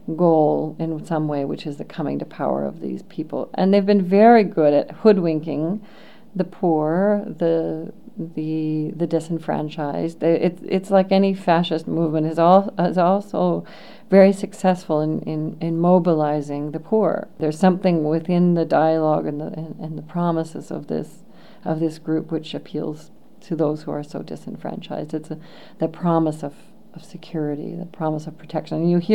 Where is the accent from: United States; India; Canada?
Canada; And as a Canadian, the first thing I've ever had to do whenever I'm in a community